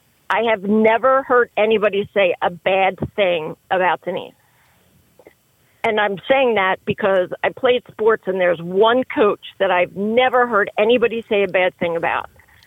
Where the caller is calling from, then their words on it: Newtown, Pennsylvania, United States; I am calling from Newtown.